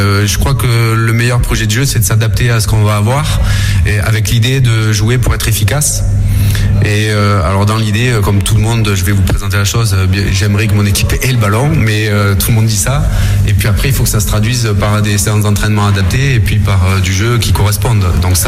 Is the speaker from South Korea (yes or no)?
no; Martigues, Provence-Alpes-Côte d'Azur, France; toute ma famille est toujours là-bas. Voilà, donc je suis de Martigues